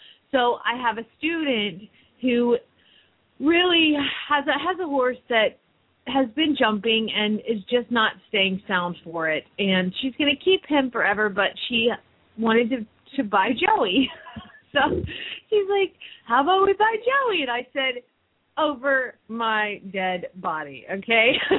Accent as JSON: {"language": "English", "town": "Phoenix", "region": "Arizona", "country": "United States", "said": "from Phoenix, Arizona"}